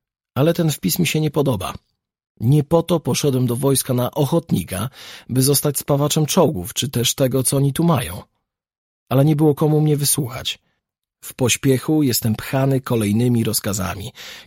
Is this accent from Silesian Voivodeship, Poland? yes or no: yes; Racibórz, Silesian Voivodeship, Poland; Tak więc 3 zuchów, ja z Raciborza